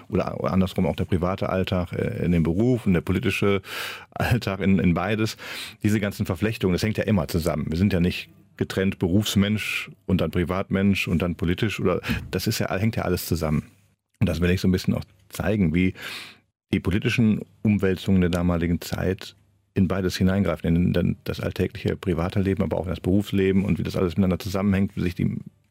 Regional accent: Wipperfürth, North Rhine-Westphalia, Germany; Ich komme aus dem Bergischen, da ist das Rheinische auch verbreitet, aber da gibt es in jedem Dorf schon wieder einen anderen Dialekt und ich komme aus Wipperfürth, da ist es also nah am Sauerland, schon nördlich der Benrather Linie. Also wir sprechen Ick

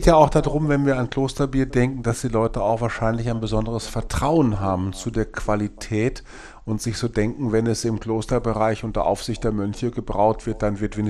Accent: North Rhine-Westphalia, Germany; ich bin ja nun kein Bayer, bin Westfale, wo allerdings genauso viel Bier getrunken wird

